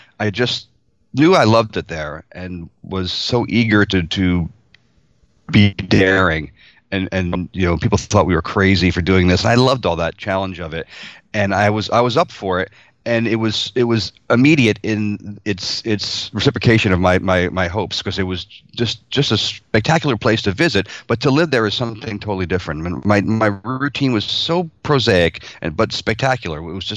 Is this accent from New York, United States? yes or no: yes; New York, United States; Yeah, I'm Italian American, you know, from a big New York family, and I grew up, you know, with all the trappings of Italian Americana